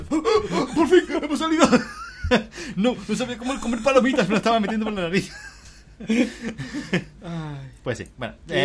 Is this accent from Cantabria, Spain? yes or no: no; Andalusia, Spain; como buen hombre samaritano andaluz que posee hoy.